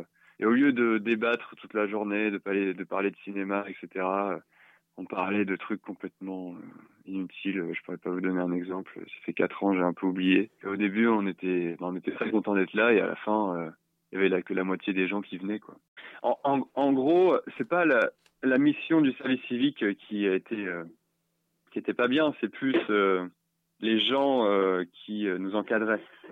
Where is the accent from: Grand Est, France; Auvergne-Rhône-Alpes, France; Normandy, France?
Normandy, France; Rouen; now in Paris, France; je viens de Rouen, j'habite à Paris